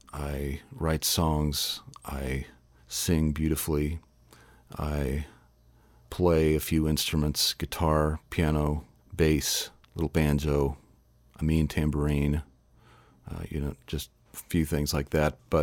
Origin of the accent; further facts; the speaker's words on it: Kansas City, Kansas, United States; also born or lived in Oregon / New York City; now in Shawnee, United States; Where am I from? I'm from Kansas City, Kansas. Well, okay, now I'm from Shawnee, Kansas. I'm from the Kansas City area. I've lived here like 13 years.